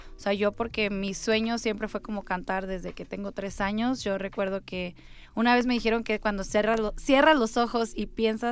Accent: Tijuana, Baja California, Mexico; now in Mexico City, Mexico; Tenemos algo en común, Félix y yo. Que los dos somos de Tijuana.

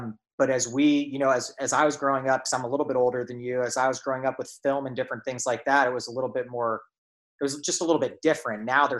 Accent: Dallas, Texas, United States; Yeah, I transferred back to Dallas. I grew up in Dallas

